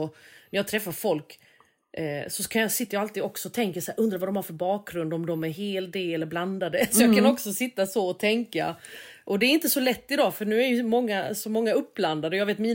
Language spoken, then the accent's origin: Swedish; Småland, Sweden; accent: Småland dialect; Alltså jag pratar ju själv småländska, det är ju inte det.